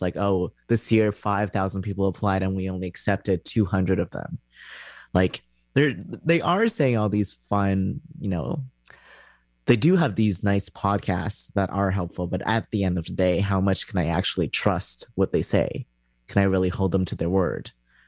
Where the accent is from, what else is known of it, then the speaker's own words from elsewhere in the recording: Canada; which I can't even do because I'm Canadian.